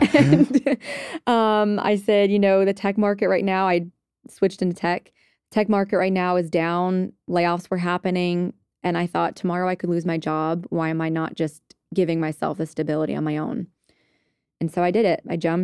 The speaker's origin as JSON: {"language": "English", "region": "Rhode Island", "country": "United States", "said": "I'm from Rhode Island, so very small."}